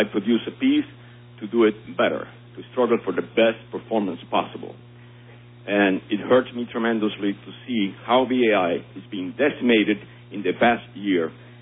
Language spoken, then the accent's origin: English; Cuba; now in United States; My background, I'm from Cuba. I am a Cuban American or an American, as we like to say.